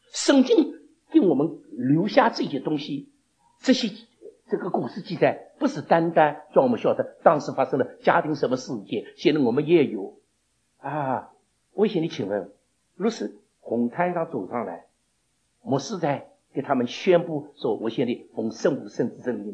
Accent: China; 所以我们中国人说啊，三十六则，走为上则

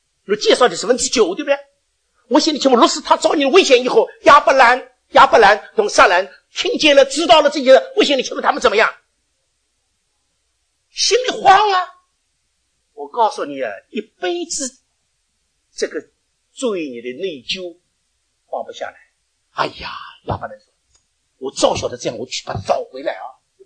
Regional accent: Shanghai, China; 我说的我们上海人呢真喜欢讲一句话，死路一条。

